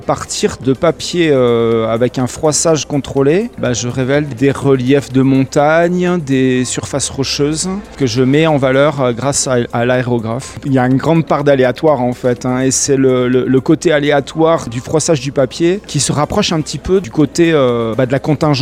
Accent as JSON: {"language": "French", "town": "Toulouse", "region": "Occitanie", "country": "France", "tie": "born or raised there", "lives_now": "Les Chapelles, France", "said": "Moi, je suis originaire des chapelles. Moi, j'ai grandi en ville, j'ai grandi à Toulouse, mais je suis revenu ici par amour des montagnes et du cadre."}